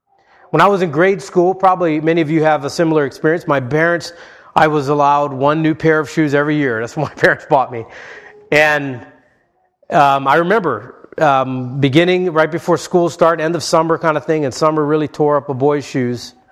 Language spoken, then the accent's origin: English; Hawaii, United States; And growing up in Hawaii, I remember well, in the year 1986, I was only 11 years old at that time